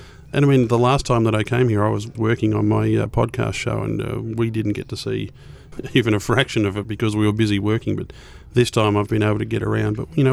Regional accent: Melbourne, Victoria, Australia; No, I'm from Melbourne. It's a far more cultured city, really.

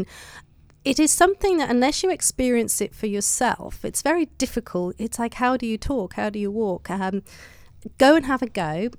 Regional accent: England, United Kingdom; I'm English, I'm saying it the wrong way.

